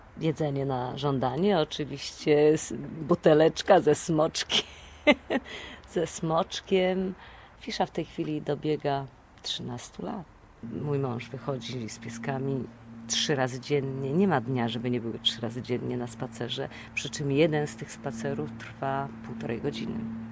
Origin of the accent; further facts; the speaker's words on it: Szczecinek, West Pomeranian Voivodeship, Poland; moved away as an adult; Ja dzieciństwo spędziłam w Szczecinku, tam się urodziłam, tam do pełnoletności wszystkie szkoły pokończyłam